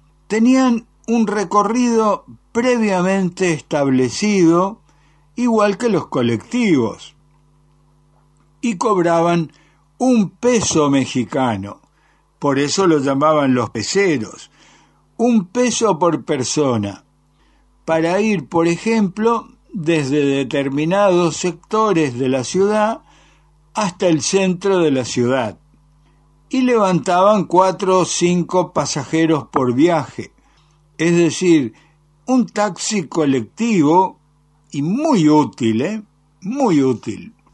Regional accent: Argentina; "No, soy argentino", le dije.

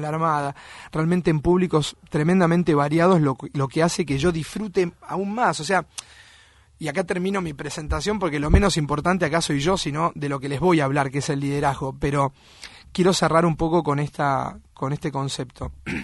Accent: Argentina; soy argentino. Si bien no tengo muy claro el lugar en el que nací en Argentina

